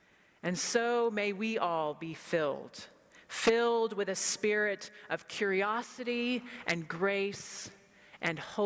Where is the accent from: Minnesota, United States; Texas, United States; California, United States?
Texas, United States; this hits close to home for me because I was born and raised in Texas